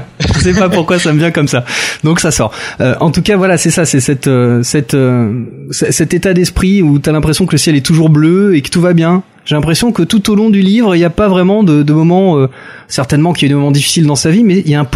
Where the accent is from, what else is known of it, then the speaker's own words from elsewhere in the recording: France; toute une culture vidéoludique qu'on n'a pas chez nous en France